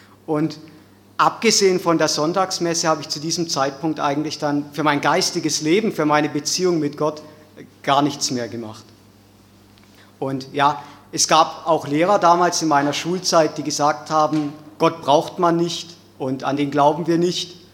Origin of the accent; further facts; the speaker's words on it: Baden-Württemberg, Germany; Ich komme aus Baden, das ist noch weiter westlich in Süddeutschland, fast schon an der Grenze zu Frankreich. Die Erzdiözese ist Freiburg und da bin ich in einem kleinen Dorf mitten im Schwarzwald, ganz entfernt von den großen Städten, bin ich groß geworden mit 3 Brüdern